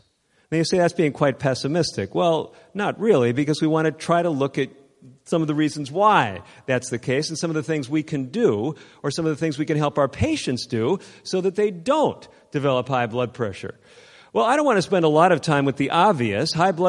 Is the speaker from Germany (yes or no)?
no; California, United States; I'm from Northern California, outside of Sacramento.